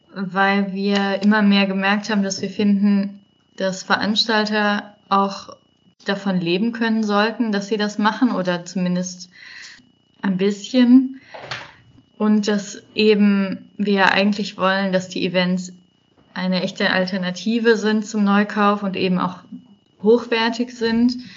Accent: Wuppertal, North Rhine-Westphalia, Germany; Ich bin aus Wuppertal, das ist eine Stadt im Westen von Deutschland.

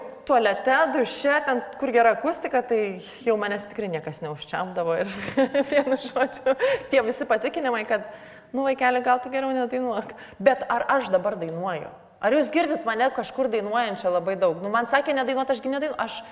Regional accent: Kriukai, Šiauliai County, Lithuania; Labai fainas miestas ir labai gera čia. Aišku, ne pats Joniškis, aš mažame miestelėje augau ir gyvenau Kriukuose.

